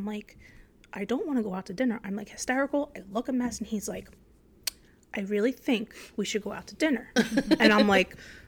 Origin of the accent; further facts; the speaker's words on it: New Jersey, United States; I am from New Jersey and I'm visiting Long Island with the lovely girls here and it's been a great experience.